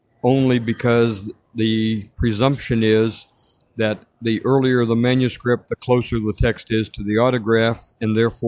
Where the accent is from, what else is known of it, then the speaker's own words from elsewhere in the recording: Florida, United States; also born or lived in Massachusetts; I'm actually a Yankee. I was born in Massachusetts, but grew up in Florida.